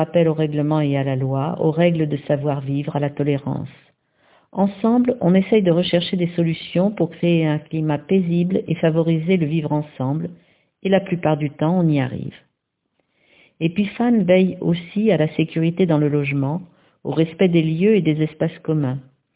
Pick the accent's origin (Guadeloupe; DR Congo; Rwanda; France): Rwanda; moved away; Il n'est pas question encore pour moi de retourner dans mon pays, mais mon souhait le plus cher est que le Rwanda devienne un pays démocratique.